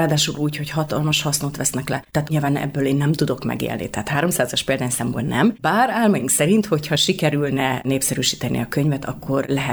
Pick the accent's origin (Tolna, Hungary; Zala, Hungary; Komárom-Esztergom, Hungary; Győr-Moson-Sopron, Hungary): Komárom-Esztergom, Hungary; Esztergom; mert hogy én esztergomi vagyok